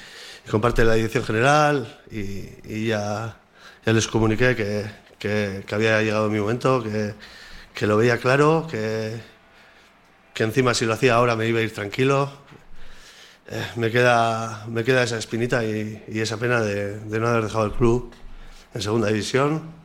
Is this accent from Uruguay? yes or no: no; Amorebieta, Basque Country, Spain; soy de Amorebieta